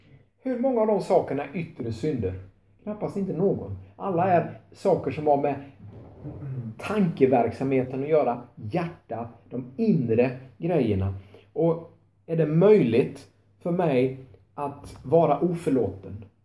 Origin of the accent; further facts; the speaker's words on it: Tranås, Jönköping County, Sweden; Det jag kommer ifrån, Tranås, så var det en tältkampanj där 1972.